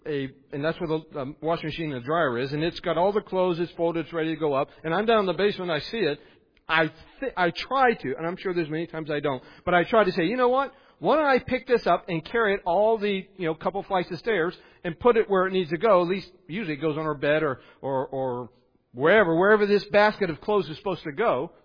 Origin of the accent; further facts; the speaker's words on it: West Virginia, United States; Okay, I grew up in West Virginia. I have a certain hillbilly way of thinking about things.